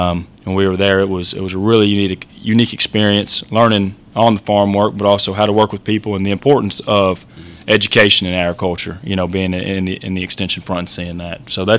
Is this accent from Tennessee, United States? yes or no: yes; Columbia, Tennessee, United States; I'm originally from Columbia, Tennessee, so that's about a hour south of Nashville.